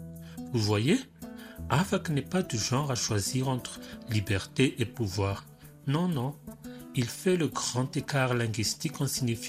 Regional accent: Madagascar; first language Malagasy; French is a second language; J'aimerais vous parler d'une langue qui me tient particulièrement à cœur, le malgache. C'est ma langue maternelle

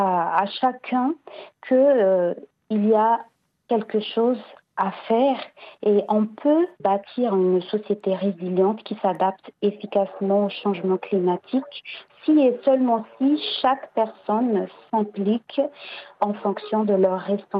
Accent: Madagascar; D'autant plus que chez nous, à Madagascar, il y a la majorité de la population sont des agriculteurs.

